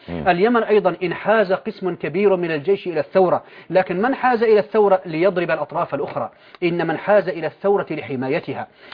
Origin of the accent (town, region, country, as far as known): Syria